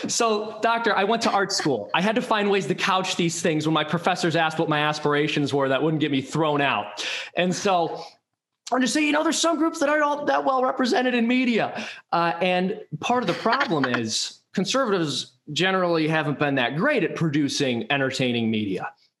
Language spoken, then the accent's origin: English; Chicago, Illinois, United States; If you can't tell from the hopelessly ethnic name, I'm from an Irish Catholic family. And I was raised right outside of Chicago. And my entire extended family lived in the inner city.